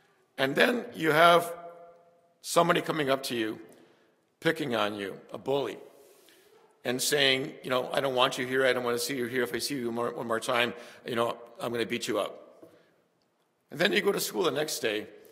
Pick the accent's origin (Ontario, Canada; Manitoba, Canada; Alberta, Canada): Manitoba, Canada; Winnipeg; I grew up in Winnipeg. It was a violent city to grow up in.